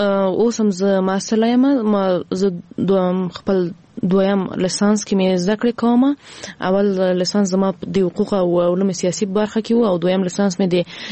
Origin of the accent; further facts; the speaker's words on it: Ghazni, Afghanistan; زه هم د غزنی یم